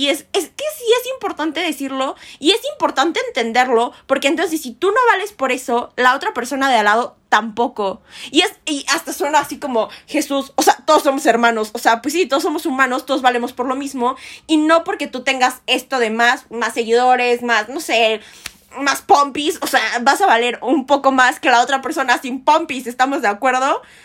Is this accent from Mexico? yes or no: yes; Mexico; o sea, como mexicanos la odiamos